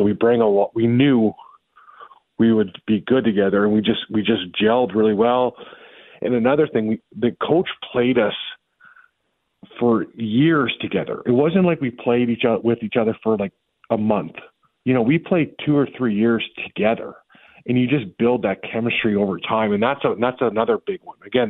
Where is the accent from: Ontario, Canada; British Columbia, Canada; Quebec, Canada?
Ontario, Canada; Sault Ste. Marie; He played in my hometown in Sault Ste. Marie.